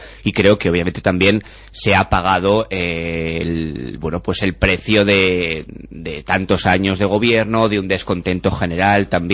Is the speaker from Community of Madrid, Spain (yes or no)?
no; Tudela, Navarre, Spain; al fin y al cabo somos todos personas de Tudela, somos compañeros